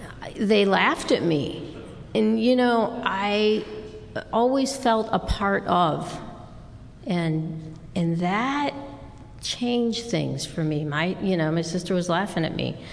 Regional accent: Detroit, Michigan, United States; moved away; also born or lived in Las Vegas; I'm from Detroit, Michigan.

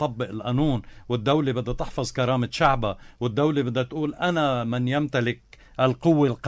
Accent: Lebanon; أنا كنائب لبناني

